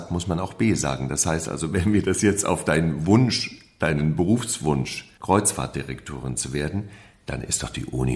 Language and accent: German; Germany; born or raised there